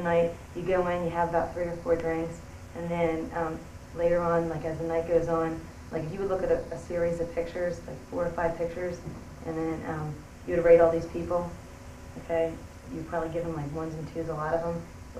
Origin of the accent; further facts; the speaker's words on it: New Jersey, United States; now in Houston, United States; No, I'm from New Jersey.